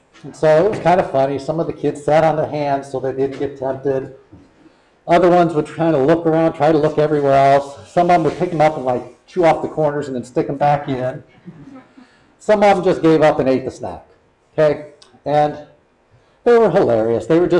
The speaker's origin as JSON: {"language": "English", "town": "Akron", "region": "Ohio", "country": "United States", "tie": "born or raised there", "said": "I grew up in the Akron, Ohio area. In the Akron, Ohio area, back when I was a kid, there was a lot of religion."}